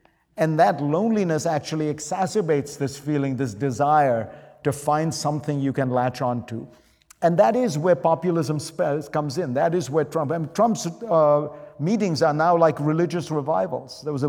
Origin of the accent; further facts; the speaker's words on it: India; Well, I grew up in India, and I saw a lot of those small, close-knit communities that you're describing.